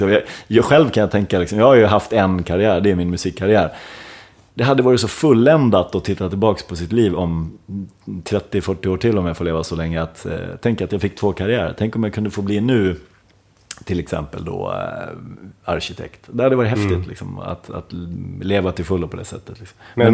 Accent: Ludvika, Dalarna County, Sweden; also born or lived in Stockholm / Norrtälje; Sen flyttade vi runt lite grann till olika små orter, inte i Dalarna. Så jag hamnade i Dalarna först när jag var 5 år.

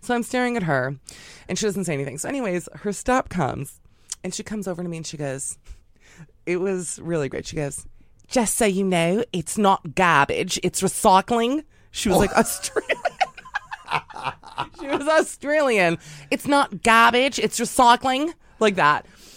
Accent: New York City, New York, United States; So I, being a New Yorker, I get it.

